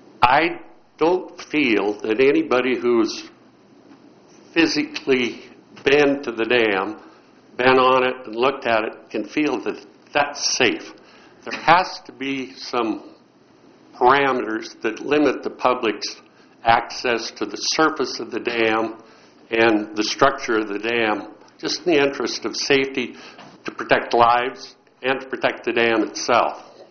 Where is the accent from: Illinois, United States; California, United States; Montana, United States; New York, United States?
Montana, United States; Three Forks; I'm from Three Forks, Montana.